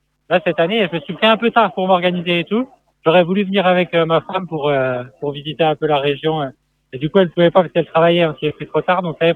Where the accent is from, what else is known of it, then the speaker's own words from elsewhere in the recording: Bourgogne-Franche-Comté, France; je viens de Bourgogne, je suis un coureur sur route.